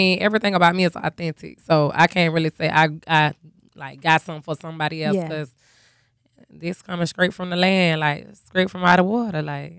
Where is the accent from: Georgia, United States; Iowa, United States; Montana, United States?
Georgia, United States; Savannah; I'm from Savannah, the west side, to be exact.